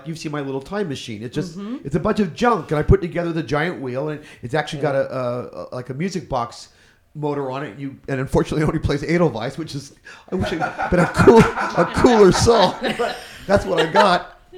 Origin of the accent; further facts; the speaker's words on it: California, United States; but I came from Orange County, so I grew up in a conservative family